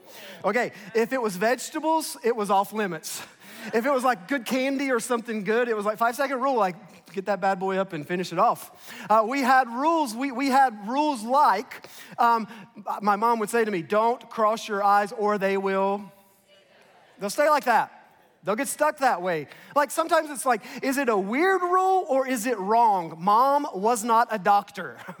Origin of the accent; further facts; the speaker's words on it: North Carolina, United States; So I grew up in the South, North Carolina to be specific.